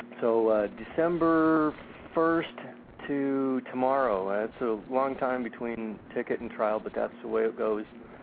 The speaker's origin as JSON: {"language": "English", "town": "Sacramento", "region": "California", "country": "United States", "said": "I am from Sacramento, California."}